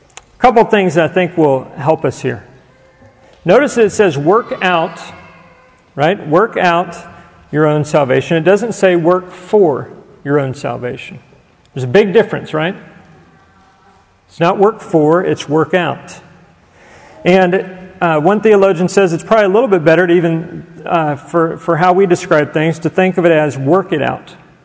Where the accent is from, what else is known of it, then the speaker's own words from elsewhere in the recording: United States; automatically my eyes, because I'm an American, I read this from an individualistic mindset, right?